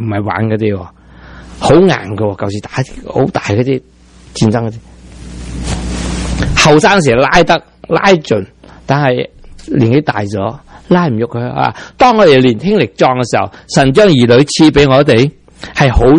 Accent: Hong Kong; 但系我哋香港人，一个咩啊？叫两个苗，三个吃不消，四个断担跳，五个就呱呱叫。

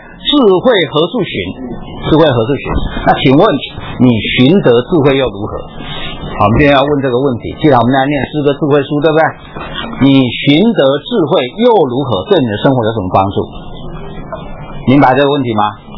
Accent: China; 啊，就像我们中国人读过这个唐诗三百首，对不对？

